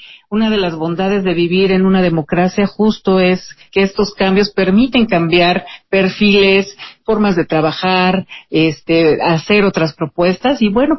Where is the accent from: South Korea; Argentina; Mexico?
Mexico; Oaxaca; Así es, pues como sabes vengo del estado de Oaxaca